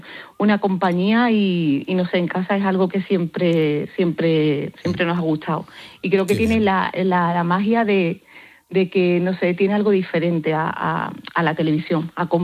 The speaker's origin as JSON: {"language": "Spanish", "town": "Lebrija", "region": "Andalusia", "country": "Spain", "lives_now": "Madrid, Spain", "said": "vivo en Madrid, llevo desde el 2010 en Madrid, pero en realidad soy de Lebrija, Sevilla. Un beso para mi pueblo."}